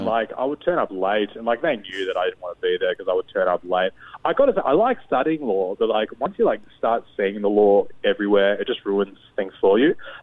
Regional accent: Melbourne, Victoria, Australia; I'm from Melbourne

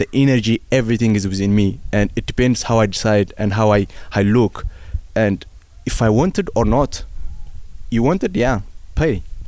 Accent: Tigray, Ethiopia; English is a second language; So I don't want them to struggle, because I see I am from Tigray or they are from Tigray.

